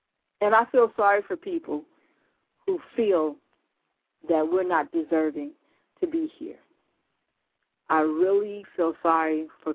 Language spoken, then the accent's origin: English; United States; born there; I wasn't born in Africa. I was born here in America.